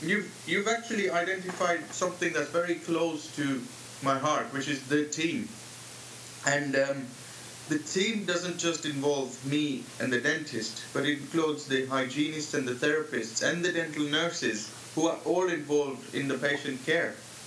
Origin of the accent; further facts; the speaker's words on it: Kenya; moved away as an adult; now in United Kingdom; I grew up and I'm from Kenya. That's where I'm from, in Kenya. The bright sun, great safaris, the great wild, the great nature. And I left all that in 1998 to move to the UK to study dentistry.